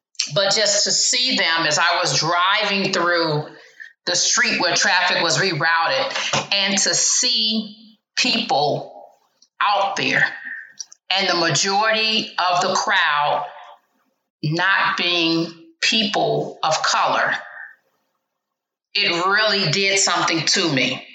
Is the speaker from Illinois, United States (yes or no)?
yes; Chicago, Illinois, United States; there's a song that I used to sing when I was growing up in the Baptist church in Chicago.